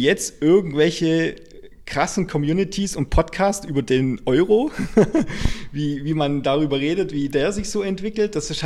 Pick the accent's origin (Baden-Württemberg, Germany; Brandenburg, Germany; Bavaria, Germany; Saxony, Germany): Baden-Württemberg, Germany; Ravensburg; Ravensburg am Bodensee.